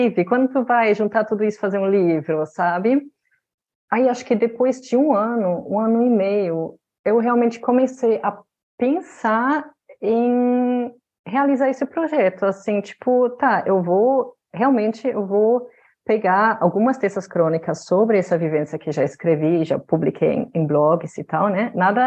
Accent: Berlin, Germany; Eu sou cria de cidade grande, né? Eu nasci em Berlim, me criei em Berlim.

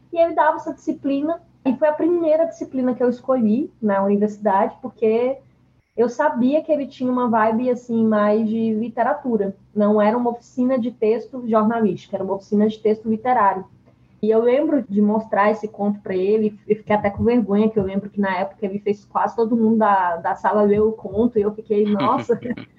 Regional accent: Formosa, Goiás, Brazil; Sou de Formosa, Goiás, interior de Goiás. Meu pai e minha mãe são comerciantes.

